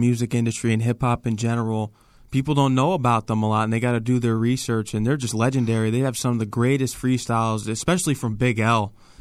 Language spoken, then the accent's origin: English; Connecticut, United States; I'm from Connecticut, but I love New York.